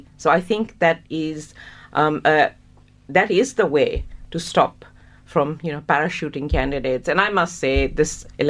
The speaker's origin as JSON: {"language": "English", "country": "Pakistan", "tie": "born or raised there", "moved": "yes", "lives_now": "Australia", "said": "I grew up in Pakistan, as most people know, and I think I lived in 2 houses, really, in my whole life there. I came to Australia, and I think I moved 5 times in the first 5 years of living here."}